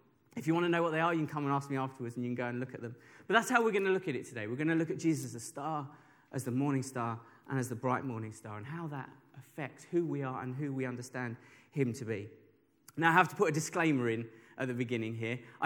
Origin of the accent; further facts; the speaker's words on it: Hornchurch, London, United Kingdom; growing up where I grew up in Hornchurch, you know, we lived on the outskirts of London.